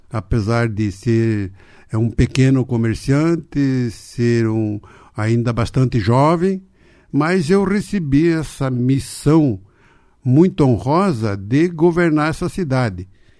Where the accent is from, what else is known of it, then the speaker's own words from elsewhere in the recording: Irati, Paraná, Brazil; born there; also born or lived in Guarapuava; now in Cascavel, Brazil; eu vim de Guarapuava. Sou nascido no Paraná, Irati, mas eu estava em Guarapuava terminando os meus estudos lá, que era o secundário.